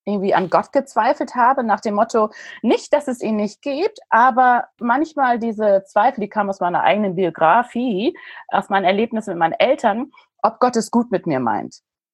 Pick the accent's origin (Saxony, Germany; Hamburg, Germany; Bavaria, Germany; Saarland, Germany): Hamburg, Germany; Genau, ein Hamburger Mädel. Und bin da geboren, außerhalb aufgewachsen und finde, das ist meine Heimatstadt.